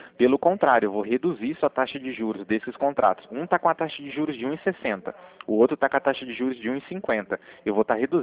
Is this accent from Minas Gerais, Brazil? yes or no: no; Cornélio Procópio, Paraná, Brazil; Eu sou de Cornélio Procopio, Sônia, do Paraná.